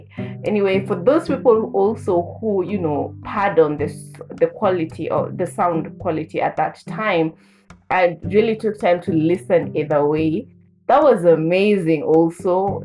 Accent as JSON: {"language": "English", "country": "Kenya", "said": "I'm a citizen. I'm a Kenyan citizen, and I'm a citizen to the Gen Z."}